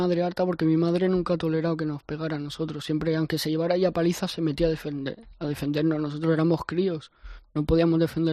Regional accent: Valencian Community, Spain; Sí, me lo puse porque soy valenciano y ahí se dice mucho nano, tete

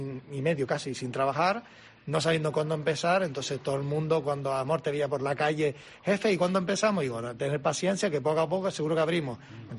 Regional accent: Canary Islands, Spain; Yo soy canario

